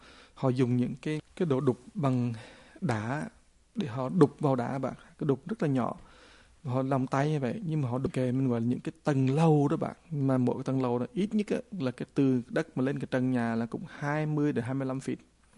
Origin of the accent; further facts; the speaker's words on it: California, United States; Mà tại vì mình dân California mà đâu có bao giờ mình mặc cái áo đâu mà dày tịt đâu